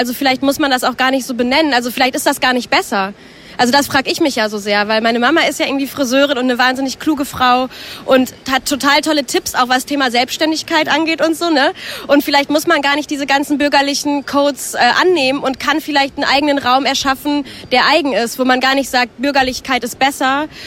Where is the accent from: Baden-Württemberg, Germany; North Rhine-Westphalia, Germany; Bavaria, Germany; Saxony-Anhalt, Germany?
North Rhine-Westphalia, Germany; Ich komme irgendwie aus dem Ruhrgebiet